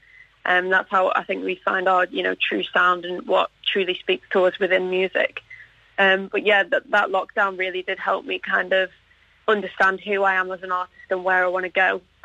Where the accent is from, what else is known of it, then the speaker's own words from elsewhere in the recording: Scarisbrick, North West England, United Kingdom; that tends to be where I hang out more so than Skaresbrick, but that is my hometown for sure.